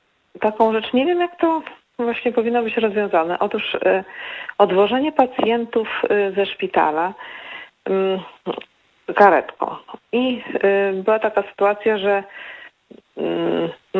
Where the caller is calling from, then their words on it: Pomeranian Voivodeship, Poland; ja z Pomorza chciałam dołączyć się swoim głosem